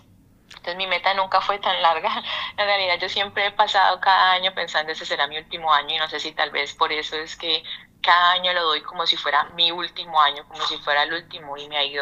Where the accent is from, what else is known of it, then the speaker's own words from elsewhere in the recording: Santander de Quilichao, Cauca, Colombia; yo nací en el Cauca, soy de Santander de Quilichao, llamo a mi departamento